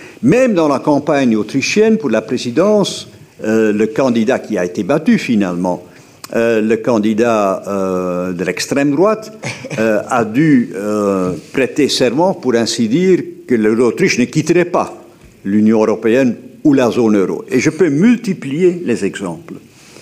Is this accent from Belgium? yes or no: yes; Flanders, Belgium; En tant que Flamand, en tant que Belge, je connais bien les Pays-Bas.